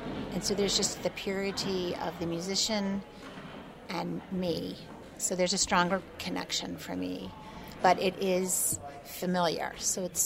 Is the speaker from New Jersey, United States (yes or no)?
yes; Princeton, New Jersey, United States; I grew up in Princeton, and now I work at Princeton.